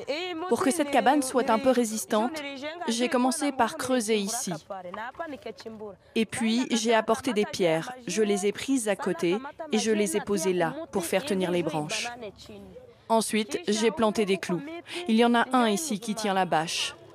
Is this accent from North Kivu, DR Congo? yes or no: yes; Kibumba, North Kivu, DR Congo; J'ai fui à pied. Je viens de Kibumba.